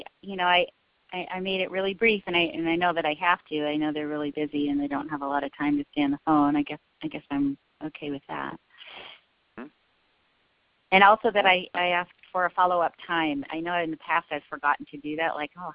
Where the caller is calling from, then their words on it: Seward, Alaska, United States; I'm a constituent from Seward, Alaska.